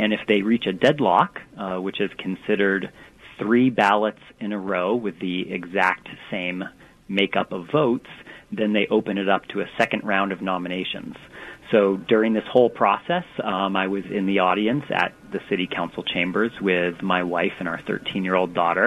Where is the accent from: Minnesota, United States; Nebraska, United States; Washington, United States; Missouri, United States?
Washington, United States; Seattle; now in Edmonds, United States; I grew up in the Green Lake neighborhood of Seattle, ended up moving overseas and then coming to Canada and then settling in Edmonds.